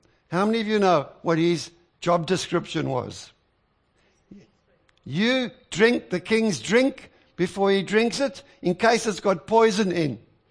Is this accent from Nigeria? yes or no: no; South Africa; We're originally from South Africa. I see we've got some other African brothers and sisters here.